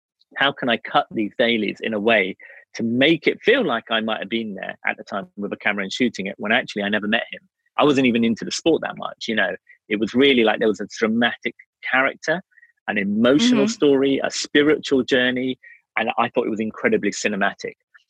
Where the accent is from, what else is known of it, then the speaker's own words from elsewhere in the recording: England, United Kingdom; at the time, growing up in England, it was possible to study and I could get a grant to go to college or university.